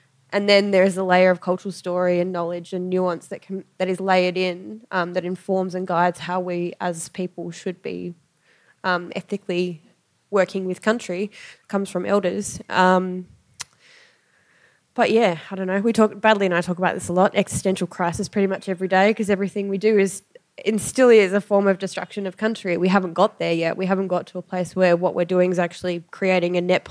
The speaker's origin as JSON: {"language": "English", "region": "Tasmania", "country": "Australia", "tie": "born or raised there", "said": "I grew up in Tasmania"}